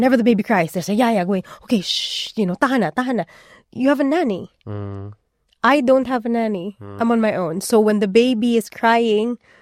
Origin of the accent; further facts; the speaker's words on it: Philippines; English is a second language; moved away as an adult; now in Australia; And I have no village here. And so how I've chosen to parent, pretty much, like, so when I go back home to the Philippines, you can really see how different things are.